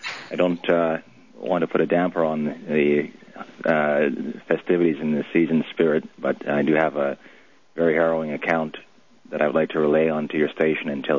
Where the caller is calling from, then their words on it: Winnipeg, Manitoba, Canada; I'm calling from Winnipeg